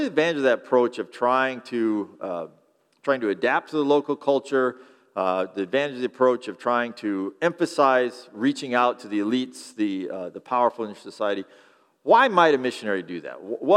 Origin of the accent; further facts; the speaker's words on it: Amish country, United States; I grew up in Amish country